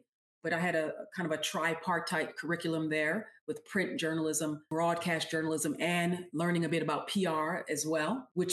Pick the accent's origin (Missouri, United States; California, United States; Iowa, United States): California, United States; Los Angeles; also born or lived in New York; I was actually raised in Los Angeles. Even though I was born in New York, I was like, I don't know, 1 year old or so when my parents moved to Los Angeles, California. So I ended up getting raised in Southern California.